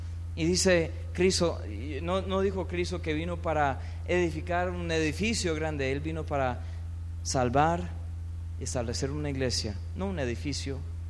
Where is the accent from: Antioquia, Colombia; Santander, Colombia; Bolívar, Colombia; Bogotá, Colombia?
Santander, Colombia; aquí en Bucaramanga no nos gusta el béisbol, sino el fútbol.